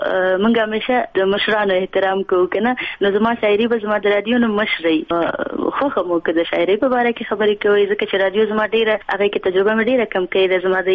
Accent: Afghanistan; زما ماشومتوب یوازې زما نه بلکې د کروڑونو ملیونونو افغانانو چې د جنګ تاوتریخوالی په ډېر زیات و

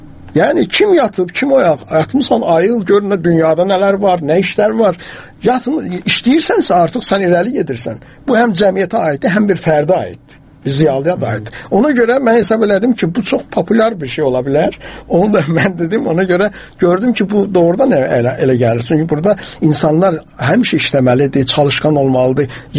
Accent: Baku, Azerbaijan; mən özüm Bakıda böyümüşəm, Bakı kətlərini böyümüşəm, Noruz bayramını görmüşəm.

